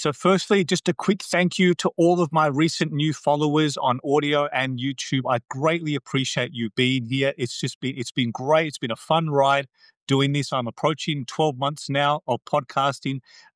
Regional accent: Australia; also born or lived in India; I am of Indian origin. I was born in India. I've been Australian raised. I've been in Australia since I was 3.

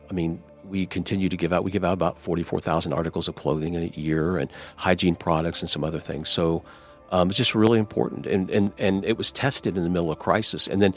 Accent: Indiana, United States; No, I'm from here. I'm from Indiana.

